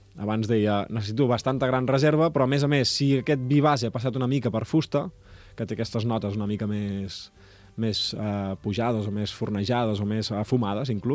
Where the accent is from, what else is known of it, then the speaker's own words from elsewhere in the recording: Sant Joan de Mediona, Catalonia, Spain; és de Sant Joan de Mediona, d'on sóc jo